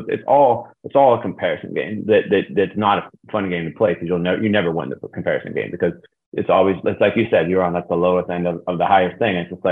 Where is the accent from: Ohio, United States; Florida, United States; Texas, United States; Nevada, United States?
Ohio, United States; Youngstown; But like, I grew up in Youngstown, Ohio, which is a very, you know, blue collar town.